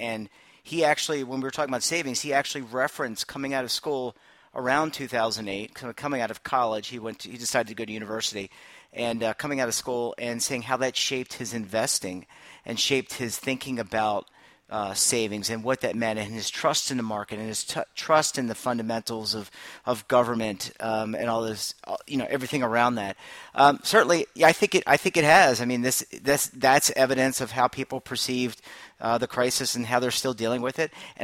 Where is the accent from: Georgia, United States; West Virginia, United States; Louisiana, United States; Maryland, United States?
Maryland, United States; Baltimore; now in New York, United States; I remember I just moved to New York in 2008 from Baltimore, Maryland, my hometown.